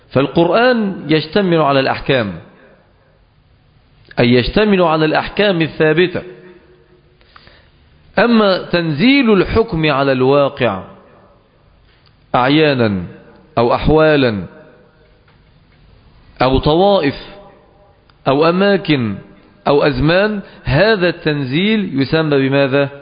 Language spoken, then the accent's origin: Arabic; Egypt; وكما خرج العلمانيون من بلدنا مصر